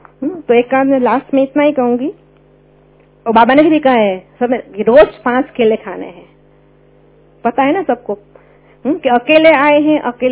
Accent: Jamnagar, Gujarat, India; मैं गुजरात जामनगर से हूँ

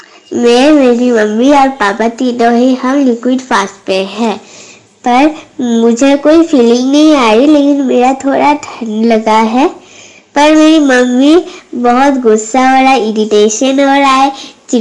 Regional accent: Kolkata, West Bengal, India; मैं कोलकाता से हूँ, मेरा उम्र 10 साल है

